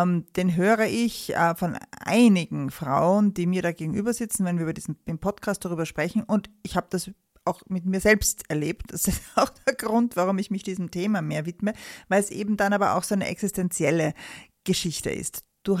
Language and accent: German; Munich, Bavaria, Germany; wir haben dasselbe Geburtsjahr, und ich bin auch in München aufgewachsen, und wir sind zwei Frauen in den Wechseljahren.